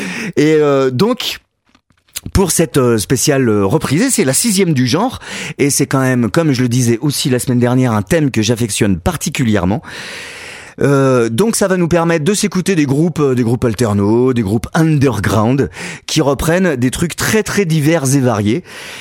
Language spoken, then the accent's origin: French; Grand Est, France; accent: Anglo-Lorraine; je m'excuse pour mon accent un peu anglo-lorrain, hein.